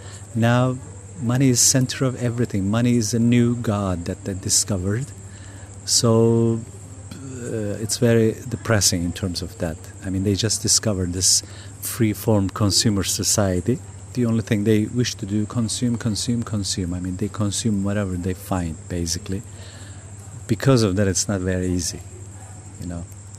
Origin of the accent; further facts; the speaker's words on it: Mediterranean coast, Turkey; I was raised as a almost non-religious person. I mean, I'm from the Mediterranean coast of Turkey, so people are very free-form there. It's very, very enculturated environment.